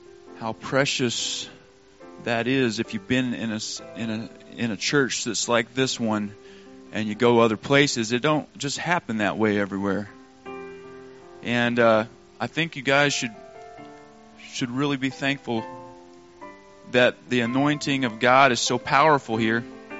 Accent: Arkansas, United States; also born or lived in Montana; The reason why I'm here, I'm originally from Arkansas, was born in Montana. I've been kind of all over the place.

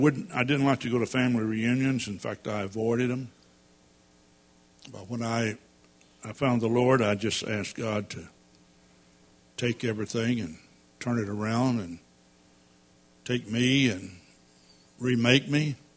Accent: Texas, United States; I was brought up in East Texas in a pretty humble environment.

